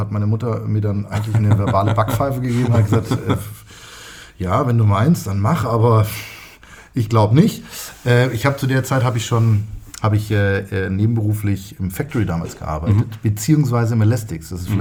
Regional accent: Fulda, Hesse, Germany; Ich bin gebürtiger Fulda, der einzige aus meiner Familie in Anführungsstrichen.

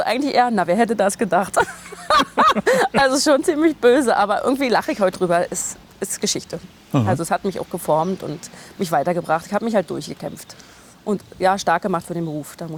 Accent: Belzig, Brandenburg, Germany; eben in Belzig, wo ich herstamme.

